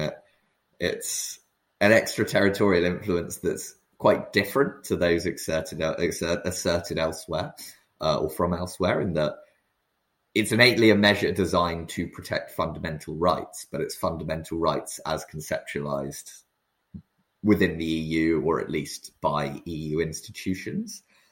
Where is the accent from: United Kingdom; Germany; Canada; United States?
United Kingdom; I find particularly interesting, probably on account of being British, if nothing else